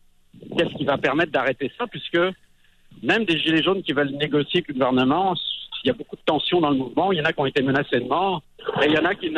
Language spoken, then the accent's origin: French; France; born there; moi je suis né en France